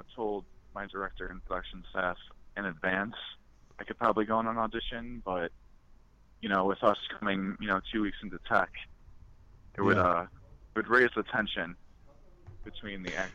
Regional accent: Cleveland, Ohio, United States; Well, I mean, it's different because I'm from Cleveland, Ohio, so minimum wage is much lower in Cleveland than it is in New York.

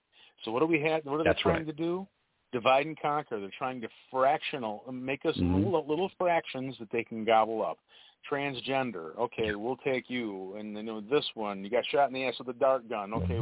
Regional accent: United States; My point is they heard that I was from America, and they really didn't.

